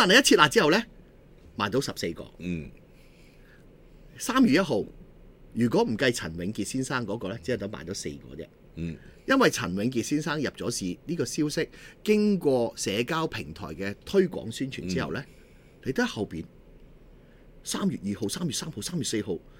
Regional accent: Hong Kong; 除咗我哋香港人買樓之外咧

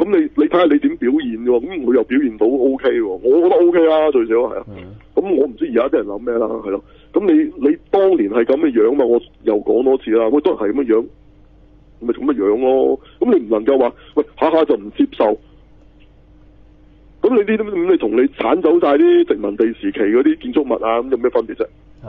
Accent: China; 我系中国人嚟嘅、啊，又唔大只，又唔高大

